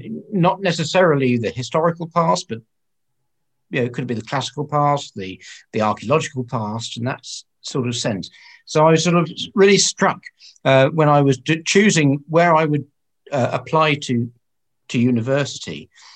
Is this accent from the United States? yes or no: no; East of England, United Kingdom; I was brought up from in Essex. I'm an Essex boy at heart